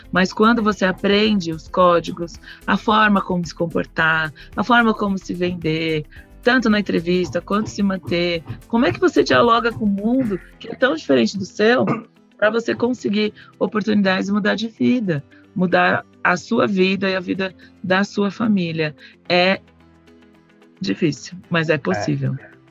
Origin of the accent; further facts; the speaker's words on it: São Paulo, Brazil; Sou paulistana, por isso que a gente fala do busão, né?